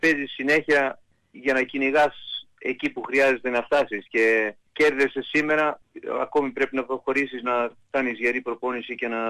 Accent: Ioannina, Epirus, Greece; Εγώ θέλω να τους πάω στα Γιάννενα, εκεί που είμαι, από το Γιωργάνο

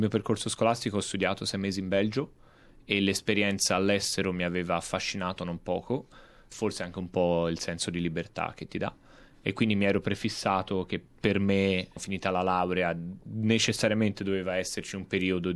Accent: Florence, Tuscany, Italy; moved away as an adult; now in Australia; Allora, io sono di Firenze, ho 31 anni, sono in Australia da 5 anni e 4 mesi.

